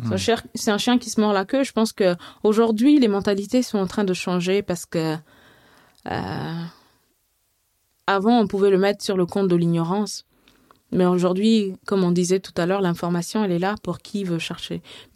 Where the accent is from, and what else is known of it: Mali